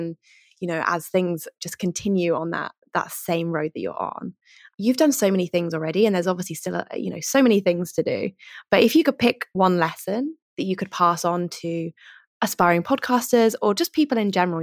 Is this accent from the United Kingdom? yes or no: yes; United Kingdom; accent: British; I don't think I have that with my British accent.